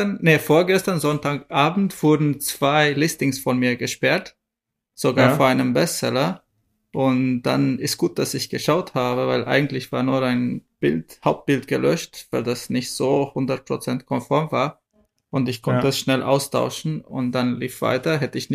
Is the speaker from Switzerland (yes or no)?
no; Romania; moved away; ich komme ursprünglich aus Rumänien, hatte ein paar Freunde in Rumänien